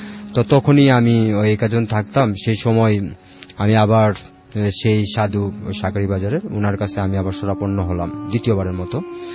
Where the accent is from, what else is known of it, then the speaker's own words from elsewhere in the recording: Dhaka, Dhaka Division, Bangladesh; বাড্ডা থেকে আসছি।